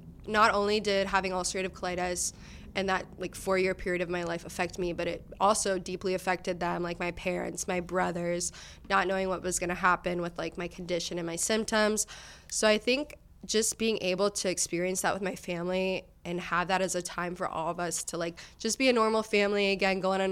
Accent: Sarasota, Florida, United States; because I grew up in Sarasota, so we flew out of Tampa

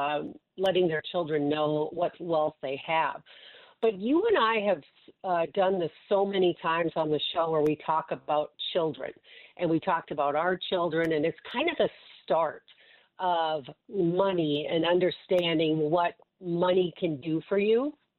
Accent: Midwest, United States; or like where I grew up also in the Midwest, I find that those people are a little bit more conservative.

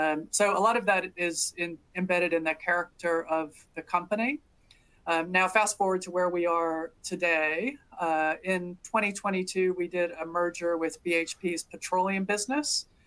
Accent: Colorado, United States; now in Perth, Australia; Yeah, so I grew up in Colorado. So grew up with the mountains as part of my lifestyle, hiking in the summer, skiing in the winter. I have the privilege now of living in Perth, Western Australia

